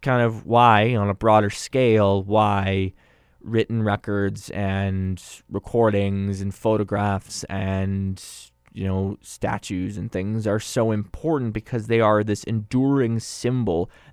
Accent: Canada; Speaking as a Canadian

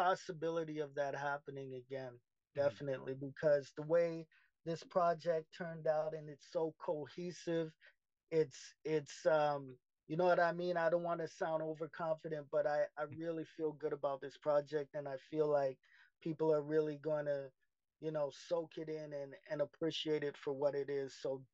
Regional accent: Jamaica; no, we're Jamaican. We're Jamaican.

